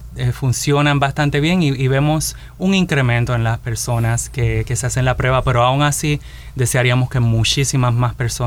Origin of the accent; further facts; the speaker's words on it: Río Piedras, Puerto Rico; Pues bueno, nací y me crié en Puerto Rico.